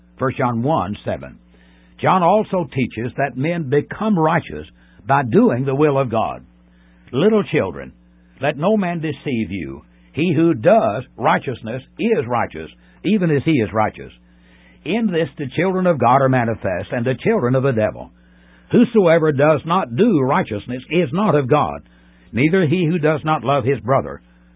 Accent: Tennessee, United States; When I was growing up in Middle Tennessee, the congregation where my family worshiped loved to sing Samuel Reed's hymn

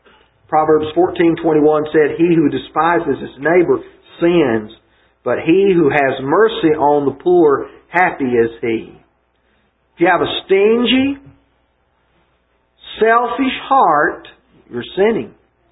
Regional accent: Alabama, United States; Some of you know that I'm from Alabama. Some of you may not know that.

